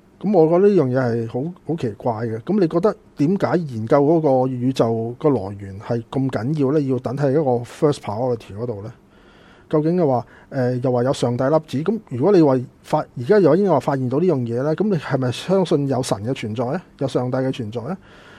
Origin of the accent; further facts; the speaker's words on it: China; 咁有句我哋中国人有句说话咧，读万卷书不如行万里路咧